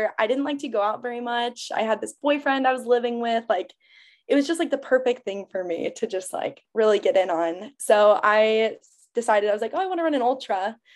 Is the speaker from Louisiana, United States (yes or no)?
no; Phoenix, Arizona, United States; I'm from Arizona. I'm from Phoenix. I went to school in Tucson.